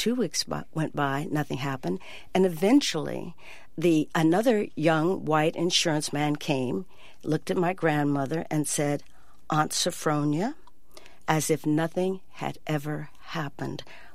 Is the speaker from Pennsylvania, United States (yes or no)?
yes; Erie, Pennsylvania, United States; born there; Well, I was born in Erie, Pennsylvania in 1946, where my parents had migrated from, they were part of the Northern Migration, my mother from rural Arkansas, my father from rural Georgia, and they met in Erie.